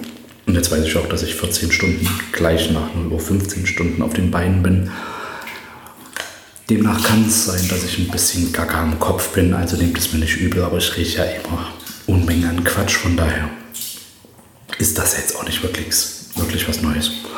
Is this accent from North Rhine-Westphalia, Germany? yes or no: no; Plauen, Saxony, Germany; now in Tokyo, Japan; Plauen ist meine Heimatstadt und der Unterschied zwischen Plauen und Tokio ist, dass man hier in Tokio, in Japan, wahnsinnig freundlich dann trotzdem behandelt wird.